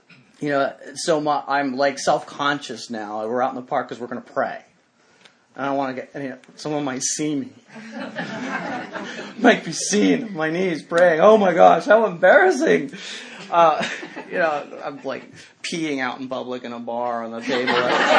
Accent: New England, United States; I'd always hunted and fished growing up in New England

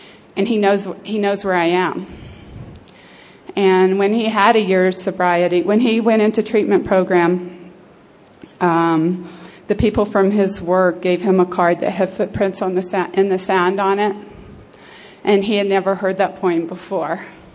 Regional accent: Santa Fe, New Mexico, United States; I'm an alcoholic. I'm from Santa Fe, New Mexico

